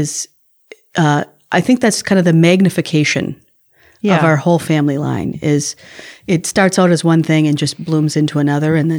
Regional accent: Minnesota, United States; I did grow up in Minnesota. I grew up in Minnesota, and I have a kind of a weird family dynamic. So we grew up here in the city, and my grandparents had a farm.

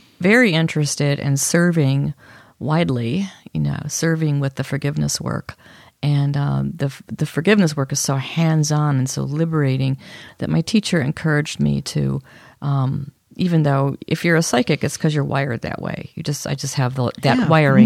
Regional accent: Chicago, Illinois, United States; I grew up in Chicago. Okay. Yeah. I grew up on the north side for a few years, and then I was in a suburb. It was formerly prairie.

